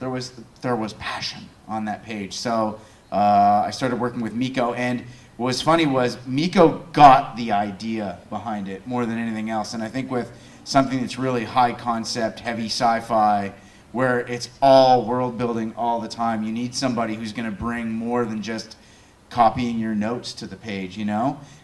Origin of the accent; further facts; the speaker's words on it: Belgium; English is a second language; It's because I grew up in Belgium